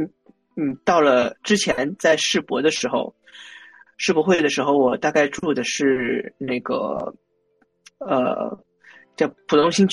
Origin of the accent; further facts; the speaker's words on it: Shanxi, China; 是来自山西的，然后山西人，然后，因为当时，就我们山西人其实去北京的非常非常多